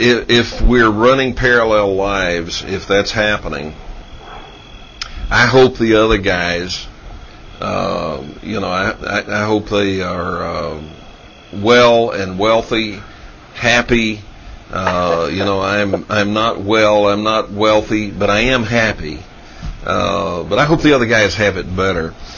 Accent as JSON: {"language": "English", "town": "Dallas", "region": "Texas", "country": "United States", "tie": "born or raised there", "said": "I grew up in South Dallas, all right? So I know about it."}